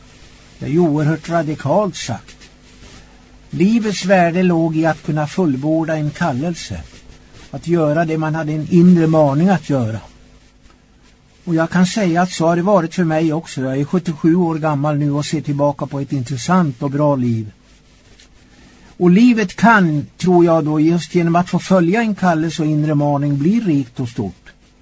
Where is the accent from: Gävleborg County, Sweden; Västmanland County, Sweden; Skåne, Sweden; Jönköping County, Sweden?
Gävleborg County, Sweden; Långhed; Växte jag upp i Hälsingland, i dåvarande Alfta kommun, en liten by som heter Långhed, inte så liten by förresten, ganska vidsträckt by, och ganska mycket folk, fanns mycket folk i byn.